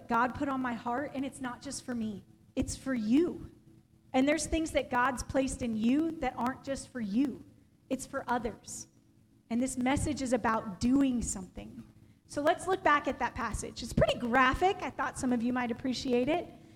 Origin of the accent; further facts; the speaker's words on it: California, United States; I was raised in California. I was not raised in the South. I am such a Georgia poser. I love Georgia. I love grits, but I am from California.